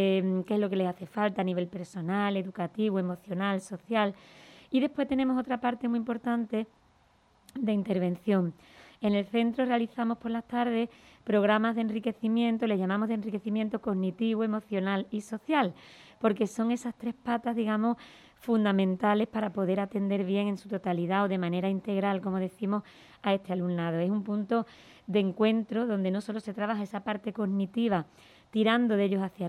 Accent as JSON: {"language": "Spanish", "region": "Andalusia", "country": "Spain", "said": "aunque soy gaditana"}